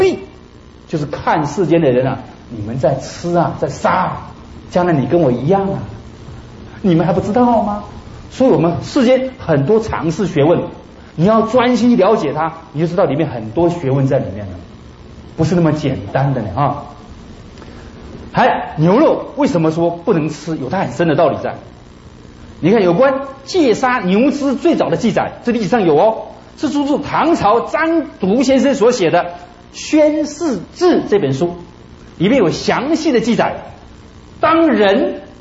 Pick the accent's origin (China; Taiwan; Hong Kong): Taiwan; 我们台湾话讲得很清楚